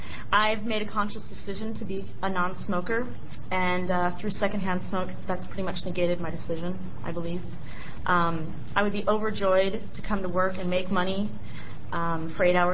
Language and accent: English; Portland, Oregon, United States; And I'm from Portland, Oregon.